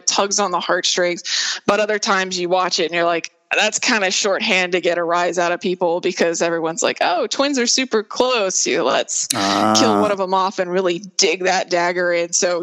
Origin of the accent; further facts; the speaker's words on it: Tennessee, United States; But, you know, growing up in East Tennessee, I had a garden in my backyard and I had a yard.